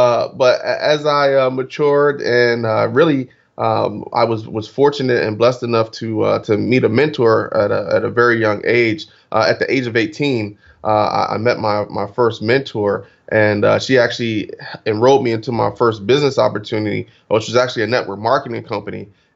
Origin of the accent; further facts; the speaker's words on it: Trenton, New Jersey, United States; You know, I'm originally from Trenton, New Jersey, and definitely didn't grow up wealthy at all.